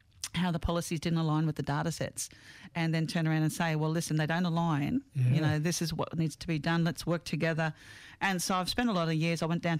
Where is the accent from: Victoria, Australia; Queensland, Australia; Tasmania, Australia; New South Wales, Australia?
Queensland, Australia; in Queensland because I'm from Queensland.